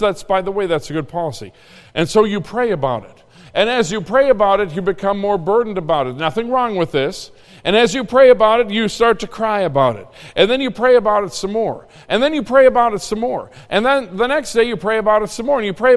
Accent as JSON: {"language": "English", "region": "Minnesota", "country": "United States", "tie": "born or raised there", "said": "So I grew up in Minnesota where all teenagers know how to swim. Not true of Indiana."}